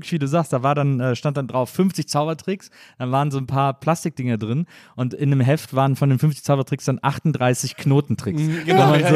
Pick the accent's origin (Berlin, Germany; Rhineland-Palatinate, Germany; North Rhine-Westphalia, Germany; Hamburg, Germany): North Rhine-Westphalia, Germany; Cologne; ich komme ja aus Köln und da gab es damals einen Laden, der hieß Zauberkönig.